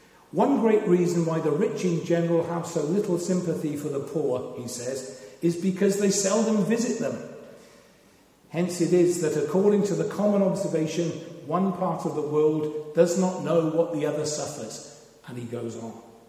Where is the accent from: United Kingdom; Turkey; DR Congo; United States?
United Kingdom; Wales; accent: Welsh; as you have worked out from my accent, I grew up in the South Wales Valleys into a family that had been coal miners for generations.